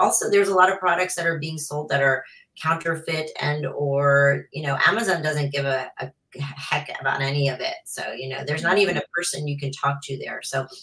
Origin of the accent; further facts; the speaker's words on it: Paris, Île-de-France, France; I from the age of 7 to 19, I was raised in Paris.